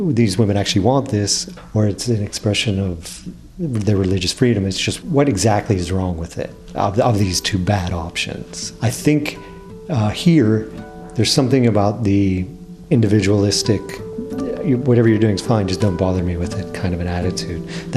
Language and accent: English; United States; I was sort of embarrassed to order something at the store because I knew that they would think that I'm American.